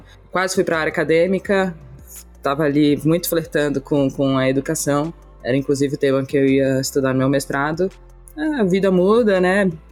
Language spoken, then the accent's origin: Portuguese; Florianópolis, Santa Catarina, Brazil; moved away as an adult; now in São Paulo, Brazil; Bom, eu tenho 36 anos, moro em São Paulo, mas eu sou de Santa Catarina. Me mudei pra São Paulo faz 6 anos, quase.